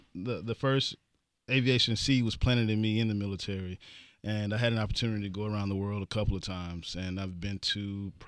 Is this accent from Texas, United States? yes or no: yes; Houston, Texas, United States; I'm actually a native Houstonian. I grew up in the Fifth Ward community, graduated from Jones High School, so I'm a product of the city.